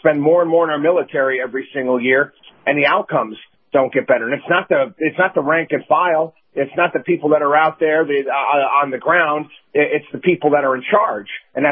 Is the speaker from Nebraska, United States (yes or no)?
no; Albany, New York, United States; If I was to drive, you know, two and a half hours north where I grew up in Albany, New York